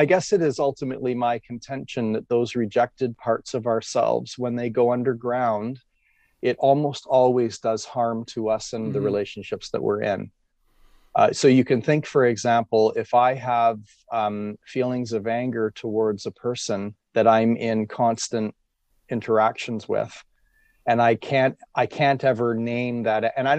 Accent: Toronto, Ontario, Canada; I grew up in Toronto, and I was in Toronto a couple of years after high school was over

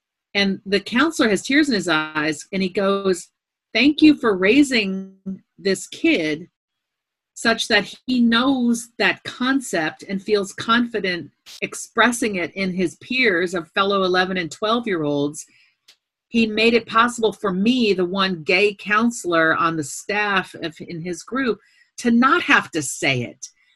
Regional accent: United States; I was raised middle class in America and am now upper middle class.

